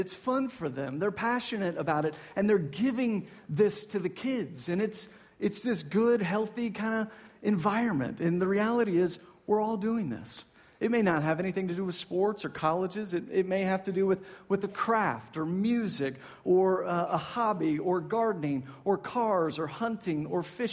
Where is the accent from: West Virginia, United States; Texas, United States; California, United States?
Texas, United States; Dallas; I grew up in Dallas, so I'm a Dallas sports fan.